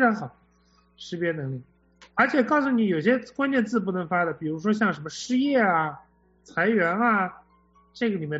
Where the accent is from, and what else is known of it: China